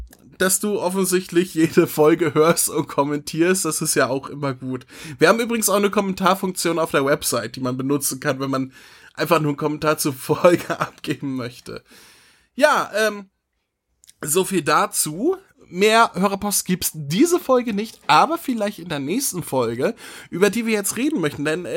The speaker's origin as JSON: {"language": "German", "region": "Northern Germany", "country": "Germany", "said": "ich bin Norddeutscher, wir sagen Feudeln."}